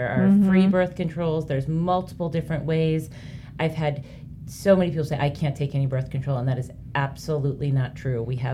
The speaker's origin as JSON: {"language": "English", "region": "East Coast", "country": "United States", "tie": "born or raised there", "said": "I grew up on the East Coast, and so I'm very used to, and East Coast to me is very, people are very real and people are very honest"}